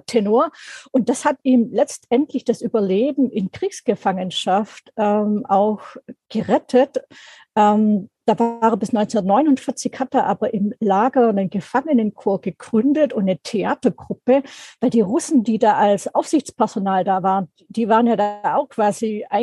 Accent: Southern Germany, Germany; deshalb bin ich eben auch in Süddeutschland aufgewachsen.

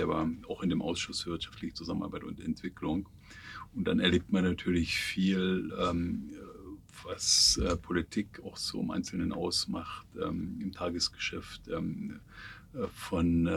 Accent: Saxony, Germany; Ich komme im Prinzip aus einem ganz kleinen 150 Seelendorf in Sachsen, also habe sozusagen einen sächsischen Migrationshintergrund.

